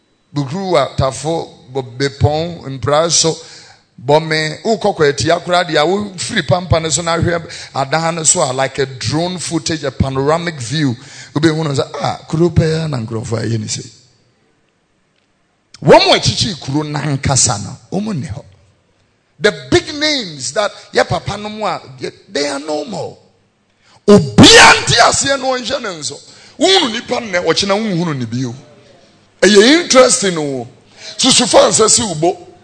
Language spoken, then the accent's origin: English; Abeka, Greater Accra, Ghana; where I was born here in Tesano, but where I grew up here in Abeka and Fadama?